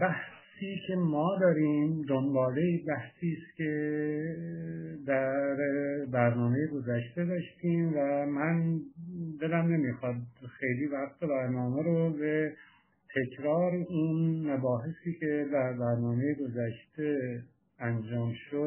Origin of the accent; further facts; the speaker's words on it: Iran; من واقعا به عنوان یک ایرانی، یک هموطن اشک می‌ریزم